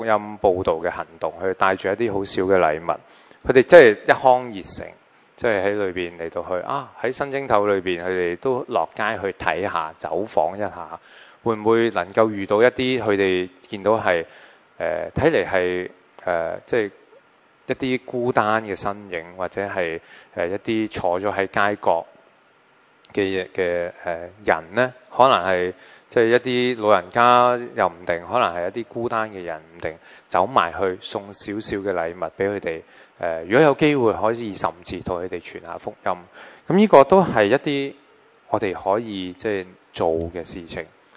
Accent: China; 作為中國人，我哋唔講報復，

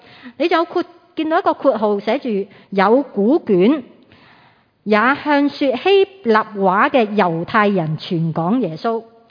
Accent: Hong Kong; 我们香港人

